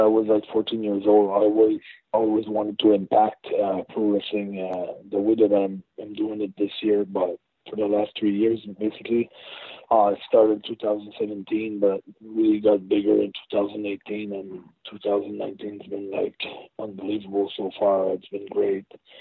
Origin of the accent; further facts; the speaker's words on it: Montreal, Quebec, Canada; In 2003, I had like a great dark match on the Raw in Montreal, my hometown, and I tore the roof up.